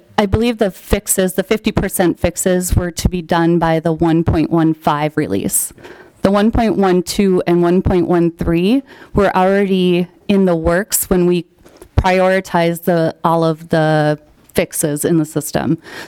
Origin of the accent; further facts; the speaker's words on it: Minnesota, United States; I'm from Stearns County.